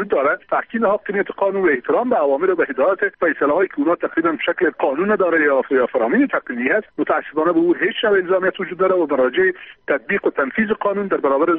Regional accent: Afghanistan; به عنوان یک افغان در داخل افغانستان، در داخل خاک خود، در داخل وطن خود، در شهر عزیز خود که عمر خود تیر کردیم

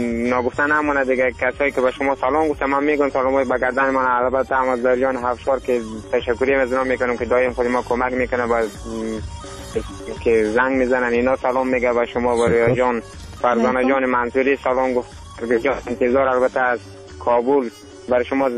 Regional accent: Afghanistan; همه ما شما افغان هستیم

